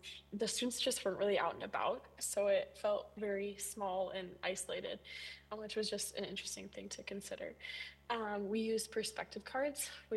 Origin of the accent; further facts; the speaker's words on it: Miller, United States; I'm originally from Miller, and I go to the Community Church of St. Lawrence. But right now I'm at school at the University of Minnesota